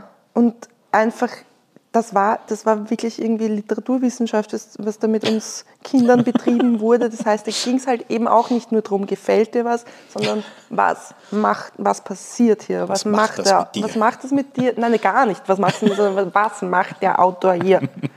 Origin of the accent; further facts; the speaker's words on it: Lower Austria, Austria; Also weil, wie gesagt, ich bin im Waldviertel aufgewachsen, es gab nicht endlos viel zu tun.